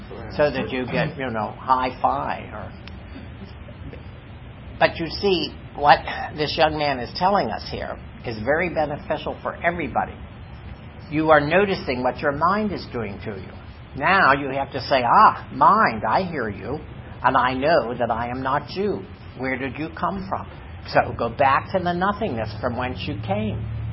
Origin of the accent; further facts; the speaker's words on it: Duncannon, Pennsylvania, United States; I tell the story, my hometown, a small town called Duncannon, Pennsylvania. Population 2,000.